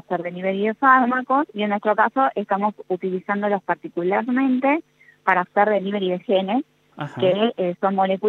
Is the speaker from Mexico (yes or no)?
no; Avellaneda, Buenos Aires Province, Argentina; now in Córdoba, Argentina; yo estoy en Córdoba hace bastantes años, pero soy de Avellaneda. Y soy egresada de la Universidad Nacional de Quilmes.